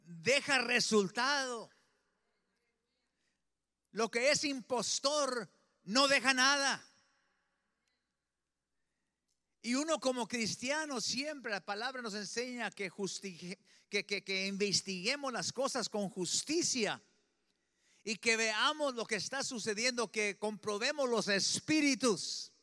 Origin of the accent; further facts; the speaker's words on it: Mexico; Sí se dice, ¿verdad que sí, hermano? Nosotros somos latinos mexicanos. Aquí se habla así.